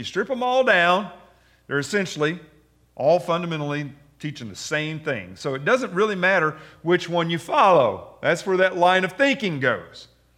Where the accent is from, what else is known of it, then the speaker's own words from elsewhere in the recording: Kentucky, United States; I mean, I'm from Kentucky and I get that, all right?